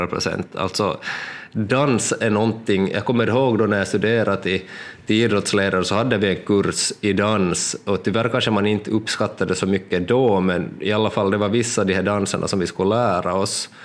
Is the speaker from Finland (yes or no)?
yes; Lappfjärd, Ostrobothnia, Finland; Men jag är uppvuxen där i Lafjärd då, som har varit mina föräldrars sommarstuga.